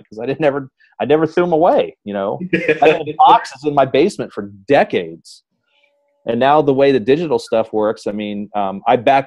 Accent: Springfield, Ohio, United States; also born or lived in Columbus; I was born in Columbus, Ohio. My family and I lived in Springfield, Ohio, until I was 4.

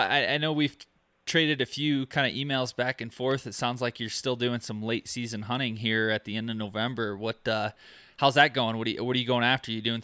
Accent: Michigan, United States; I found out we're both from Michigan, which is pretty interesting.

